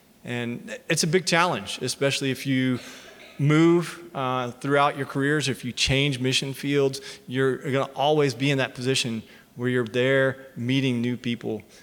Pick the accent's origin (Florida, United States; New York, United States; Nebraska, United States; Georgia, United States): Georgia, United States; Columbus; So I grew up in Columbus, Georgia. I lived in the same house all my life. I pretty much grew up on one city block, going to school and church in that same city block.